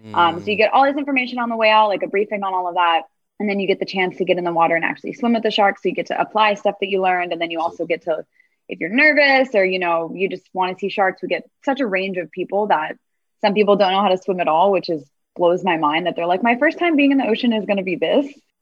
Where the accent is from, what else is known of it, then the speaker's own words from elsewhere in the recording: Miami, Florida, United States; I'm from Miami originally, so Miami, Florida. So I was really lucky and I grew up near the ocean.